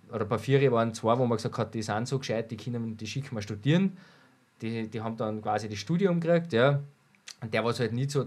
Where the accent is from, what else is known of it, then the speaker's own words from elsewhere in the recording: Austria; wenn heute einer mal bei uns in Österreich dann auch vielleicht 80 oder 100 Milchkühe hat